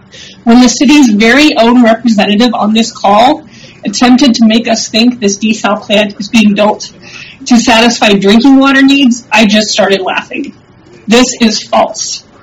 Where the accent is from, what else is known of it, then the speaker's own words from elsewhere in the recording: Fort Worth, Texas, United States; also born or lived in Houston, Texas; I was born in Houston, Texas, grew up in Fort Worth